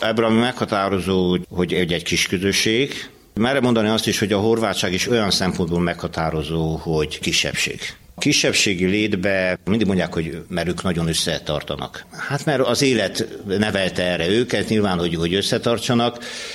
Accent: Und, Győr-Moson-Sopron, Hungary; Én egy nemzetiségi faluból származok, itt teljesen a határ mellett. Undnak hívják, Und.

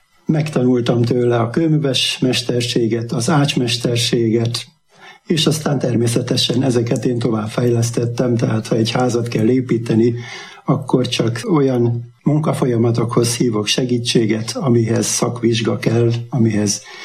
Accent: Hungary; Én egy paraszti családból származom, édesapám parasztember volt, édesanyám háztartásbeli, hát nagy szegénységben éltünk annak idején, és én mindent megtanultam otthon egy bakonyi kis faluba. Egyszerű emberek hitét örököltem

